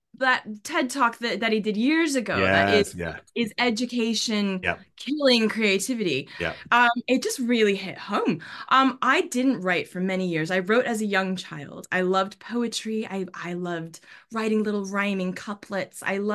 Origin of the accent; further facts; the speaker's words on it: Issaquah, Washington, United States; moved away as an adult; also born or lived in Renton; but I was born and raised in Issaquah. I was born in Renton, raised in Issaquah.